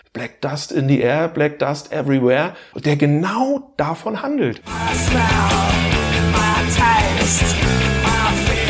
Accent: Stralsund, Mecklenburg-Vorpommern, Germany; Und in Stralsund an der Ostsee, wo ich groß geworden bin, da gab es das ja auch nicht.

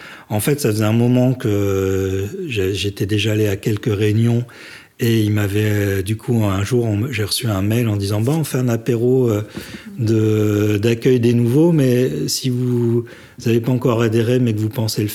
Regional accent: Lille, Hauts-de-France, France; Je suis un nordiste, un vrai nordiste. C'est-à-dire que j'ai passé l'essentiel de ma vie à Lille ou dans la banlieue de Lille avec un père calaisien et une mère de Béthune

